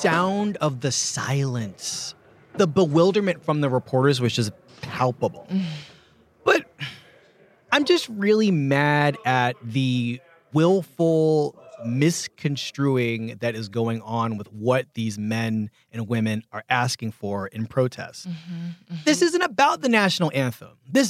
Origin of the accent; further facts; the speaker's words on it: Philadelphia, Pennsylvania, United States; I'm from Philadelphia.